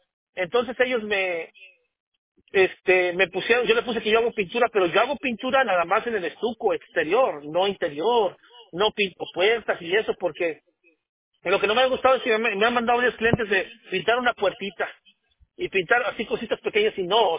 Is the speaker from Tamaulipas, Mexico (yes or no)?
yes; Tamaulipas, Mexico; Yo soy de aquí, de Tamaulipas.